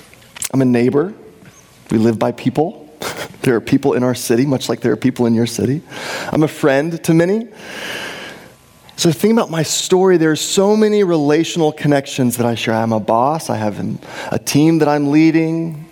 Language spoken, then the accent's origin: English; Texas, United States; I was born and raised in Texas.